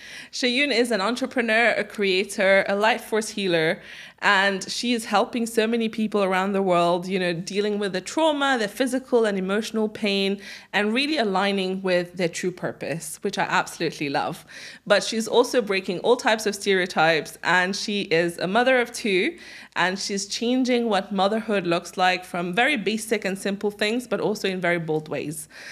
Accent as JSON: {"language": "English", "country": "Mauritius", "said": "You know, I'm from Mauritius, like, right?"}